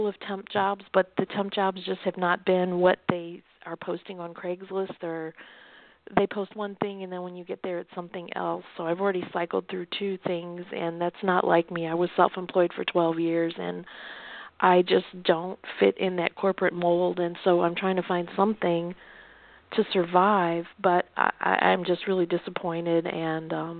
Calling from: Chicago, Illinois, United States; I'm calling from Chicago.

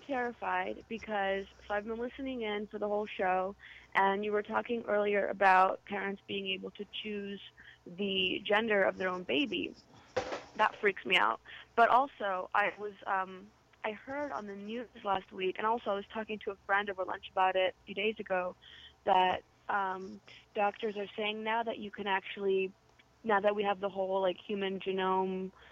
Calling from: New York, United States; I'm calling from New York.

